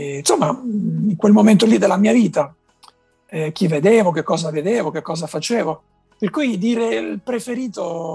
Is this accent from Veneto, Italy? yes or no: no; Fermo, Marche, Italy; born there; now in Macerata, Italy; No, vivo a Macerata, ma sono nato a Fermo.